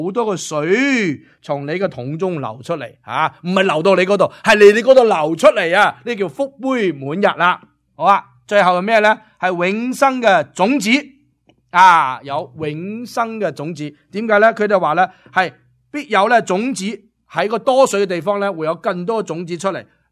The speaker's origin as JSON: {"language": "Cantonese", "region": "Guangdong", "country": "China", "said": "啊我哋广东人呢水仲有另外一个意思呢"}